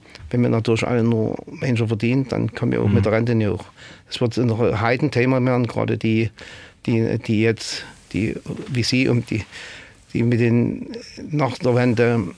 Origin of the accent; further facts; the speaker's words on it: East Germany, Germany; Ich komme aus dem Osten Deutschland, mit Sicherheit.